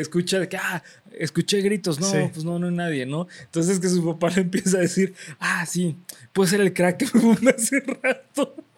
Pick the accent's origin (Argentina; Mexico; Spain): Mexico; porque soy mexicano